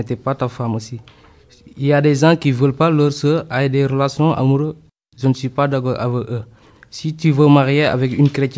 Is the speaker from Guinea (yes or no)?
yes; Guinea; French is a second language; je suis guinéen, je suis ravi de vous rencontrer, monsieur.